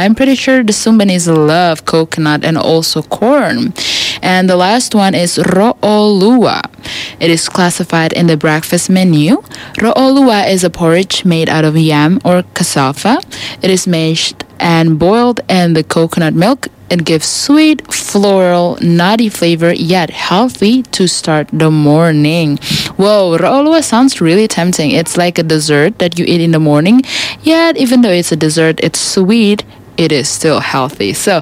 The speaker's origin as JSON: {"language": "English", "region": "East Nusa Tenggara", "country": "Indonesia", "said": "Hey, I've eaten this before because I'm from East Nusa Tenggara."}